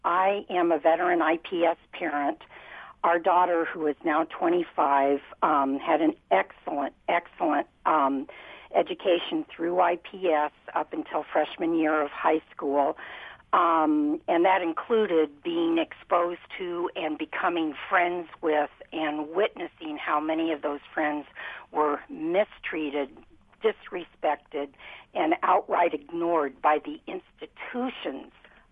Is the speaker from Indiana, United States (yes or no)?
yes; Indianapolis, Indiana, United States; And as a fifth-generation Hoosier, and having been born and raised in Indianapolis, but by progressive parents who were Republicans